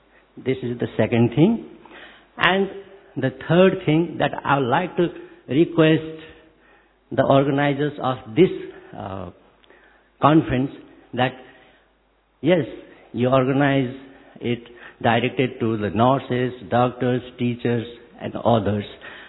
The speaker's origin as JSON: {"language": "English", "country": "Nepal", "second_language": "English", "said": "I forgot to admit myself that I am also from Nepal, I am practicing ENT surgeon."}